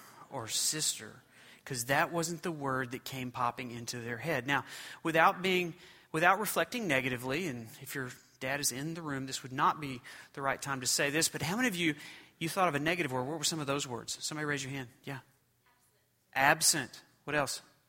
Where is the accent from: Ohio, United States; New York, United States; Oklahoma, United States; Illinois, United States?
Oklahoma, United States; Muskogee; he was driving the wrecker in the infield of the local dirt racetrack in Muskogee, Oklahoma. I'm an … all right?